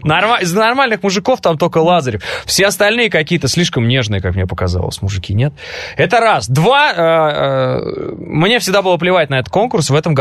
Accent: Russia; я могу приехать на Украину и сказать, ребята, привет, я из России.

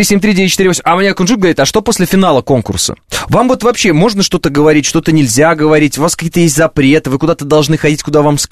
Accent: Orenburg, Orenburg Oblast, Russia; А я из Оренбурга, Оренбург. Южный Урал.

